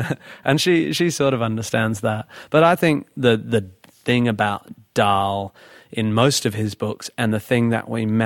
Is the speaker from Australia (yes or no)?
yes; Perth, Western Australia, Australia; In my 20s, I wrote a lot of music for theater, mostly youth theater and amateur stuff in Perth, in my hometown.